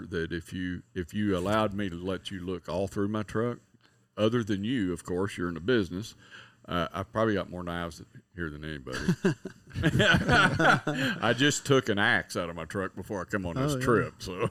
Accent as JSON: {"language": "English", "region": "the South", "country": "United States", "said": "I'm from the South. It needs to be fried."}